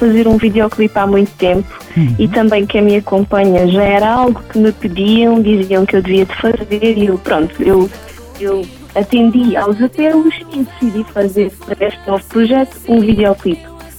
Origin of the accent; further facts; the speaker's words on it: Setúbal, Portugal; Sim, sou setubalense.